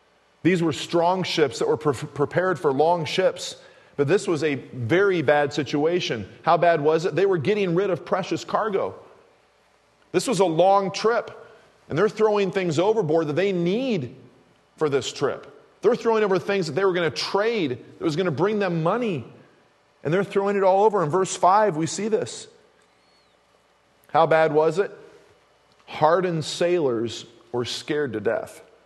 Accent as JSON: {"language": "English", "town": "Kansas City", "region": "Missouri", "country": "United States", "tie": "born or raised there", "said": "I grew up in Kansas City, Missouri, you know, Kansas."}